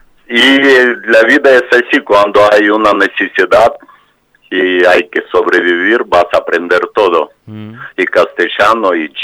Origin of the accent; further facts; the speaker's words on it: Kharkiv, Kharkiv Oblast, Ukraine; Spanish is a second language; lástima que mi ciudad de donde soy es Kharkiv, es uh-huh. Segunda más grande ciudad de Ucrania